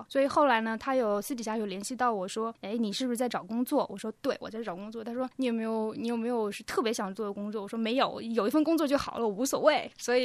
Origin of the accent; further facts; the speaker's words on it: China; 因为毕竟我是中国人嘛，所以我对中国市场肯定是有信心的。虽然我在英国念书这么多年